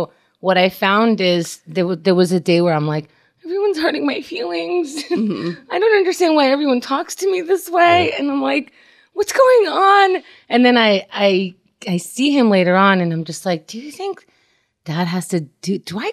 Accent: Canada; we're extra grateful that we're Canadian.

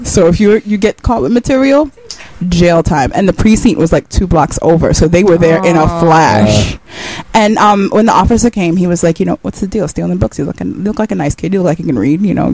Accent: Jamaica, New York, United States; I grew up in Jamaica, but I didn't know it was dangerous until

